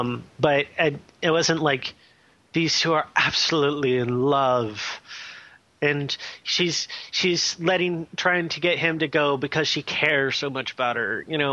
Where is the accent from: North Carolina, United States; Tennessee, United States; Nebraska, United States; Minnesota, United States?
Minnesota, United States; I mean, I'm from Minnesota, which is right next to Wisconsin.